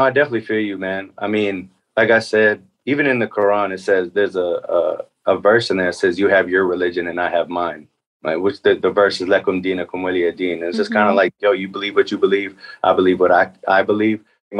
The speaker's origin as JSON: {"language": "English", "town": "Atlanta", "region": "Georgia", "country": "United States", "tie": "born or raised there", "said": "Like growing up in Atlanta, I didn't really get a good sense of political correct."}